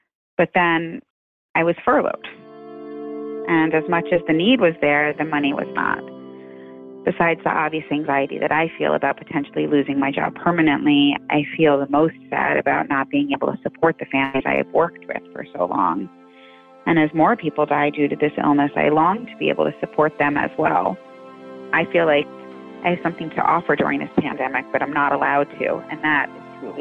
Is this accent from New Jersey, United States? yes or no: yes; Westfield, New Jersey, United States; I'm from Westfield, New Jersey.